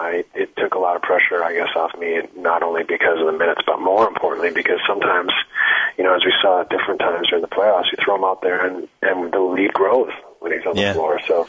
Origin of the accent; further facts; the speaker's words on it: Canada; it's funny that I'm Canadian